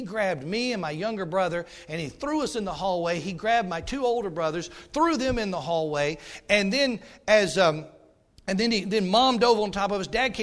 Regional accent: Cullman, Alabama, United States; I'm originally from Alabama, and we live, I'm from Cullman County, Alabama.

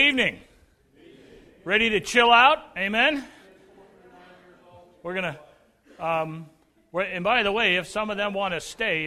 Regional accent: Massachusetts, United States; My history is such that I grew up in New England on an island off the coast of Massachusetts

